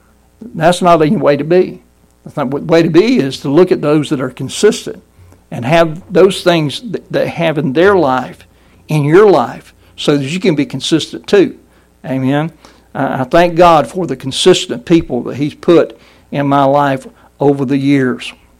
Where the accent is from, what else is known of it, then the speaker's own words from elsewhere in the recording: the South, United States; I grew up in the South with the pine trees, the evergreen trees. It's a lot different than being up north.